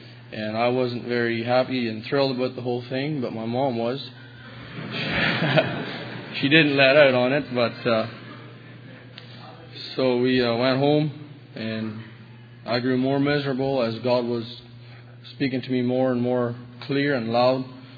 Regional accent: La Crete, Alberta, Canada; from LaCrete.

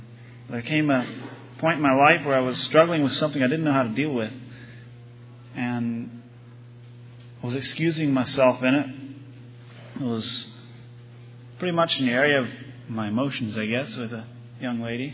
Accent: Bainbridge, New York, United States; I'm from Bainbridge, New York.

